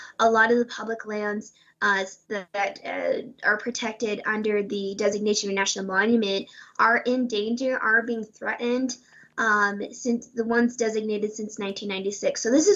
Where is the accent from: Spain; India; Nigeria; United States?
United States; You know, as Native American people, we have been struggling for a very long time through systems of genocide and oppression and fighting for what's rightfully ours.